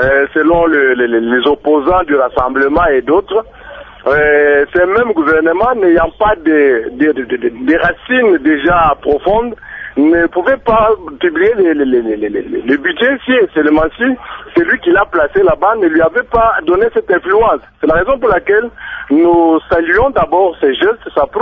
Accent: DR Congo; ici, chez nous au Congo

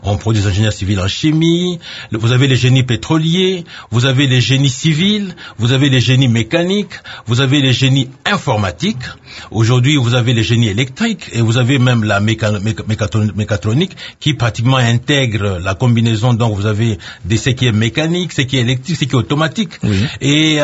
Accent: DR Congo

